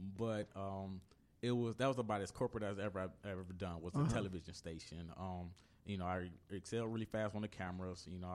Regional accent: Illinois, United States; now in Los Angeles, United States; I'm from Illinois. Outside of Chicago.

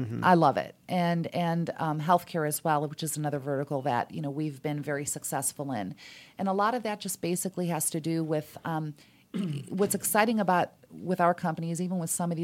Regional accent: Chicago, Illinois, United States; I'm originally from Chicago.

